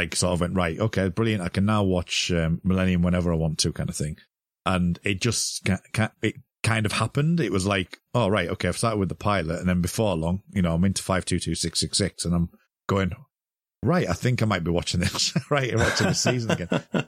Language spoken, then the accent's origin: English; United Kingdom; bearing in mind, we're both British, so, you know, we don't have the same kind of culture as America